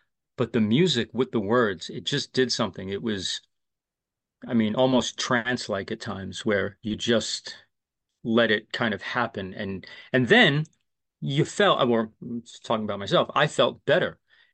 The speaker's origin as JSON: {"language": "English", "town": "Brooklyn", "region": "New York", "country": "United States", "tie": "born or raised there", "said": "I grew up in Brooklyn, New York, and you know, during the summers it was very hot, but during the winters it was very cold"}